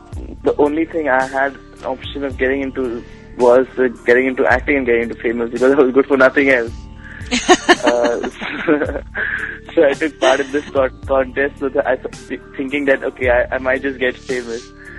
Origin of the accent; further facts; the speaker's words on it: Kolkata, West Bengal, India; Before this, I'm actually from Calcutta. So I was helping my dad with his business and doing part-time modeling.